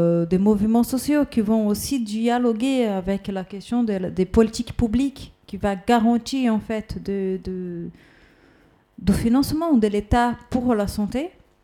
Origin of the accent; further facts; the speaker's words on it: São Paulo, Brazil; now in France; Par exemple, je suis de São Paulo pour aller à Rio